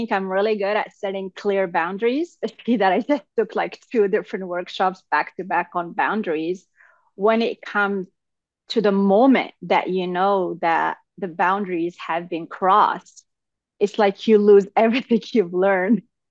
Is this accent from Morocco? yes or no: yes; Morocco; Like, I am from Morocco. So we have this Moroccan culture where we are very welcoming.